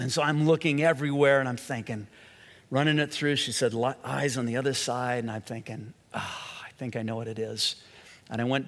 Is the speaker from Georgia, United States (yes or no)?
no; California, United States; And I grew up in Southern California. I'd never been around cold weather like this